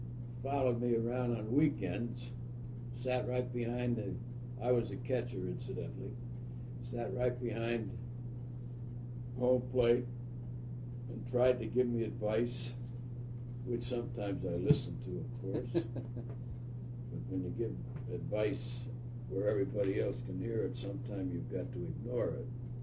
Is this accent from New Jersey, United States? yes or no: yes; Kearny, New Jersey, United States; born there; I was born in Kearney, New Jersey, August 9th, 1913.